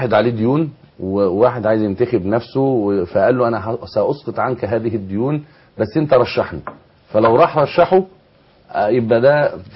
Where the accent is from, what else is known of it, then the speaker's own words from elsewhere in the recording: Egypt; بلادنا مصر